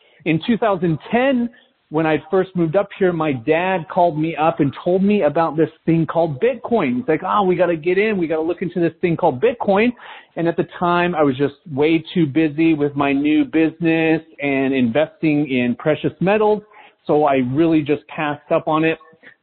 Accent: Salt Lake City, Utah, United States; So I grew up in Salt Lake City, Utah.

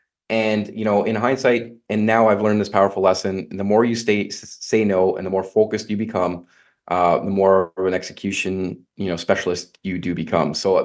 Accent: Canada; I'm a Canadian that's too honest.

